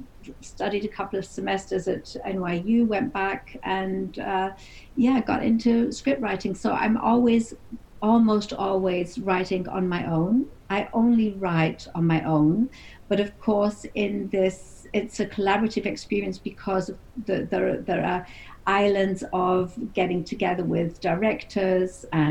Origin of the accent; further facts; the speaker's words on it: United Kingdom; moved away as an adult; also born or lived in United States; now in Hamburg, Germany; I'm a British person who studied in the US, but has been living in Germany for over 20 years in Hamburg.